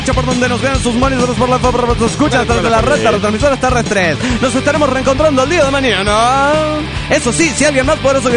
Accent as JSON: {"language": "Spanish", "region": "Nayarit", "country": "Mexico", "said": "de Tepiña, Yarit, México."}